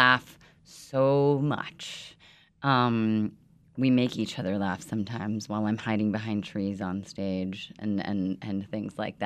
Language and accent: English; Bowie, Maryland, United States; I grew up in Bowie, Maryland. Bowie.